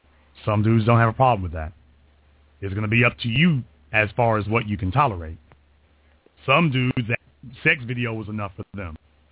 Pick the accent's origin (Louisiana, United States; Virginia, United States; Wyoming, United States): Louisiana, United States; Well, I'm from Louisiana. They'll have a dozen bodies before they leave high school.